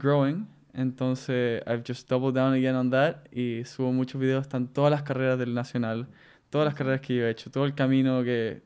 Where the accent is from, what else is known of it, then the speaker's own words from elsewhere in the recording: Chile; Me gusta carretear. Like, siendo chileno